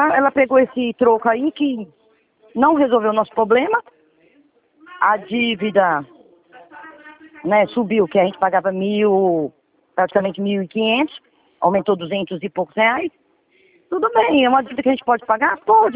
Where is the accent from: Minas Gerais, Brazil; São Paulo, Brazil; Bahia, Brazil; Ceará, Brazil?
Ceará, Brazil; a gente está numa obra aqui no Ceará, né? Eu sou cearense.